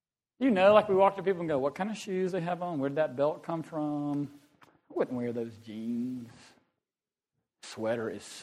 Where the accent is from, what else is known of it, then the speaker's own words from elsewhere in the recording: Lugoff, South Carolina, United States; I'm from Lugoff. I went to Clemson.